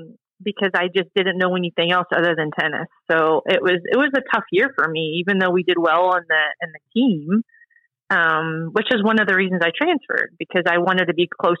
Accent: Florida, United States; I come from Florida where my identity was winning in tennis and like people knew me from tennis, and then I go to Duke and no one really cares or knows you.

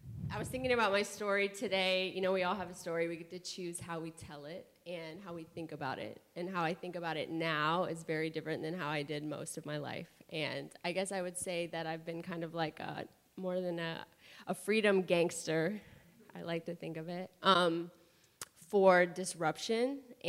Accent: Florida, United States; But I grew up in Northwest Florida, also known as the Redneck Riviera. Hi, mom, dad, sister, who's watching somewhere. It was a very southern town, Southern Baptist.

